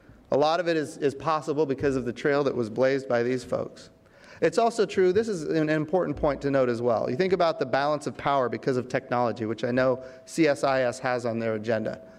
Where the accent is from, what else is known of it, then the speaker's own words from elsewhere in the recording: Oklahoma, United States; A lot of people in this room have heard me as a member of Congress talk about weather because I come from Oklahoma